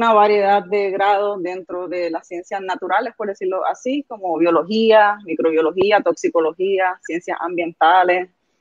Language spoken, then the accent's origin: Spanish; Mayagüez, Puerto Rico; yo nací y crecí en Mayagüez.